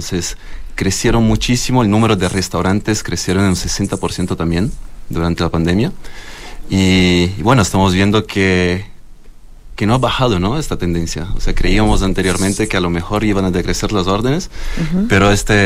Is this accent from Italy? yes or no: yes; Florence, Tuscany, Italy; Spanish is a second language; moved away; Yo soy de la zona del vino, Toscana.